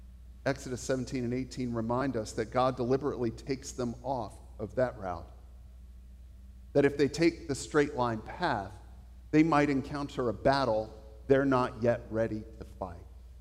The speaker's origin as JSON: {"language": "English", "town": "Fredericksburg", "region": "Virginia", "country": "United States", "tie": "born or raised there", "said": "North of Richmond, on the Interstate 95, on the way to D.C., run about my hometown in Fredericksburg, you just hit the brakes."}